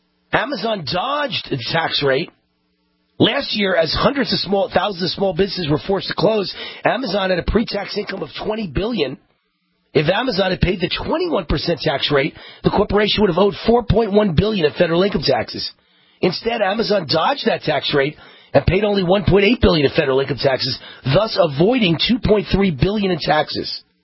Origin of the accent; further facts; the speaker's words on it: Las Vegas, Nevada, United States; Las Vegas, Nevada, which is, of course, you know, my hometown and my flagship station, and the whole Vegas listens to my show.